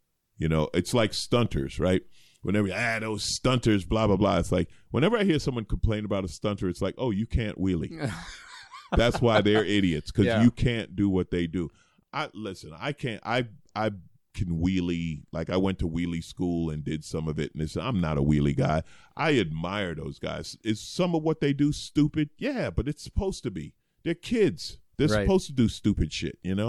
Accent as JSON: {"language": "English", "town": "New York City", "region": "New York", "country": "United States", "tie": "born or raised there", "said": "I grew up in New York, right, in New York City. There's nowhere to ride a bike."}